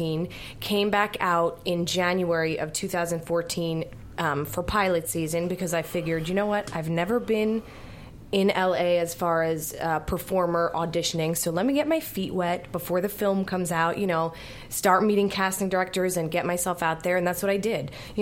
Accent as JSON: {"language": "English", "town": "Linden", "region": "New Jersey", "country": "United States", "said": "We're both from Linden, New Jersey, and he is the oldest of three. His youngest sister and I grew up dancing together."}